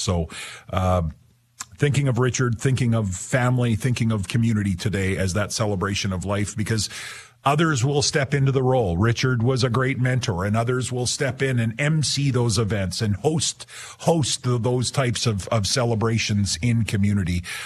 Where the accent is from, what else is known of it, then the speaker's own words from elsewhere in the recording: Abernethy, Scotland, United Kingdom; Growing up in Abernethy, we would have every year a Christmas concert at the hall, the Memorial Hall in Abernethy